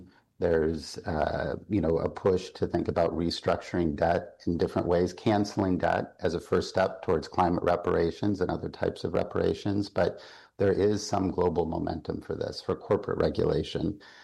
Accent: Midwest, United States; now in New York City, United States; I grew up in the Midwest in an extended working class family in a moment when, you know, a lot of industrial manufacturing was disappearing.

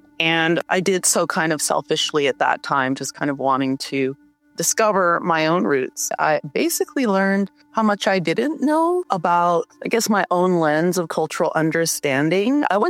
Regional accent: Hawaii, United States; growing up in Hawaii, my mom was, you know, definitely an activist and always working in the Black community here in Hawaii

